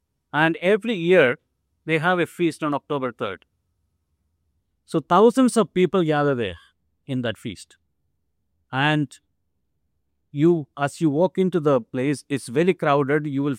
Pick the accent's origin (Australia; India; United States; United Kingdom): India; South India; I'm from India, from South India.